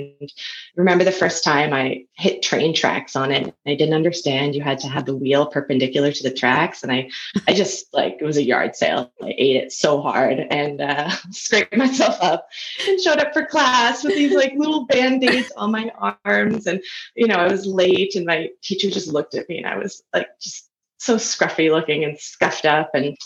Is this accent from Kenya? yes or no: no; Surrey, British Columbia, Canada; also born or lived in Vancouver; I was born in Vancouver, BC, and I grew up in Surrey.